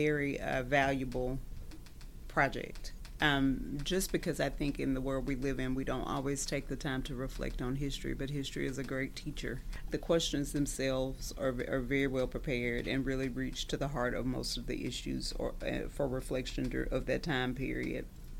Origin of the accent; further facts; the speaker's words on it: Louisiana, United States; I'm not native to this area. I'm not from South Louisiana. I'm from the central part of the state.